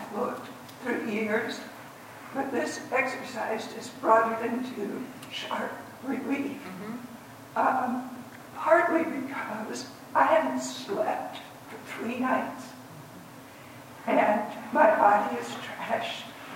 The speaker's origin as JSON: {"language": "English", "region": "Deep South", "country": "United States", "tie": "born or raised there", "said": "and I grew up in the Deep South, so this will make sense to others, it's dangerous to be contrary."}